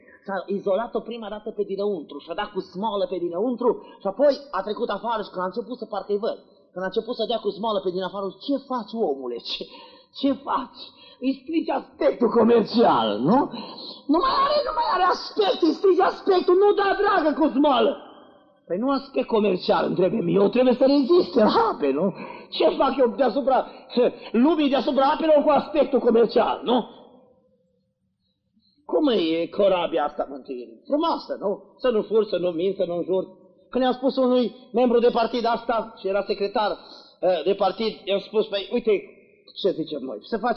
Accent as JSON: {"language": "Romanian", "region": "Arad County", "country": "Romania", "tie": "born or raised there", "said": "m-am dus odată în Ineu, în județul Arad, lângă satul meu natal."}